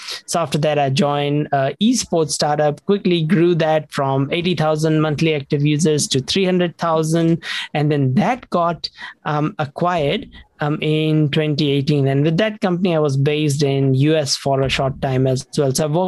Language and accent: English; India; moved away as an adult; now in New Zealand; So I grew up in India. First 21 years of my life, I lived in India. And then I moved to New Zealand about 19 years ago.